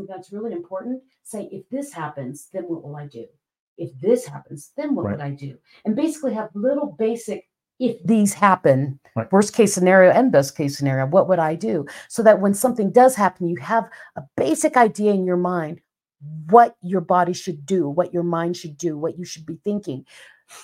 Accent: Fort Dix, New Jersey, United States; born there; See, I was born in New Jersey. I was born in Fort Dix.

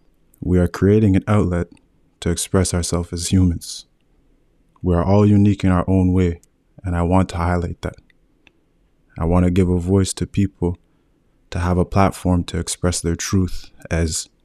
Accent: Ottawa, Ontario, Canada; I am an Afro-Indigenous male residing out of Ottawa, Canada, born and raised in Ottawa.

